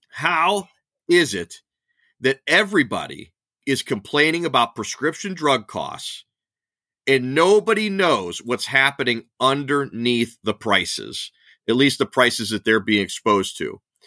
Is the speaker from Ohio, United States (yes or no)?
yes; Ohio, United States; Well, pharmacies in my home state of Ohio were bellyaching to me in 2016